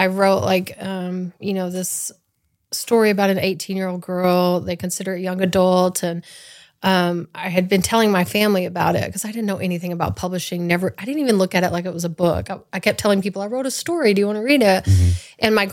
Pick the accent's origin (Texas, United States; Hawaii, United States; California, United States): Texas, United States; I'm from East Texas, Northeast Texas, grew up, born and raised in Hopkins County.